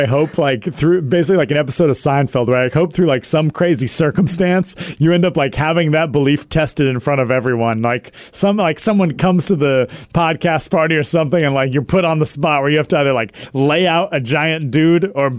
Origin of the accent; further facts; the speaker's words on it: Rochester, New York, United States; You guys seem to have a good amount of knowledge of my hometown of Rochester.